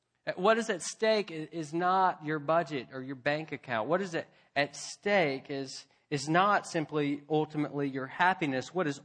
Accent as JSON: {"language": "English", "town": "Memphis", "region": "Tennessee", "country": "United States", "said": "I'm from Memphis. We didn't get a lot of snow there, as you can imagine."}